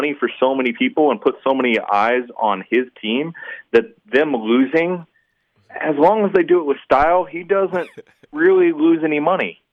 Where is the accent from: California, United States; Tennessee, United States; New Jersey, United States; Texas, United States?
Texas, United States; also born or lived in New York City; Absolutely.